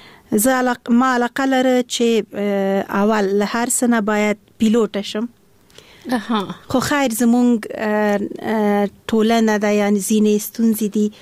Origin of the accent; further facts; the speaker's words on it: Kabul, Afghanistan; born there; زه د اصلا پلار مې د خوست ده، مور مې د پکتیا ده، او زه په خپله کابل کې زیږیدلی یم خو په هر صورت د خوست تیل کیږم.